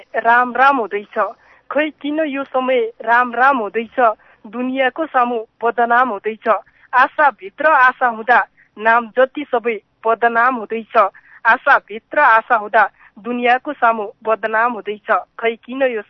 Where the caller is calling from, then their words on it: Sudurpashchim Province, Nepal; म यो सुदूर दूर बझाङबाट हो